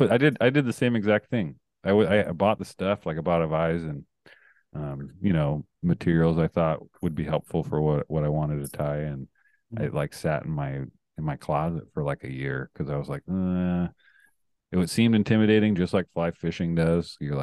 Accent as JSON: {"language": "English", "town": "Costa Mesa", "region": "California", "country": "United States", "tie": "born or raised there", "lives_now": "Sacramento, United States", "said": "I got family down there still. I mean, I grew up in Costa Mesa and live up here in Sacramento now, but I go down there often."}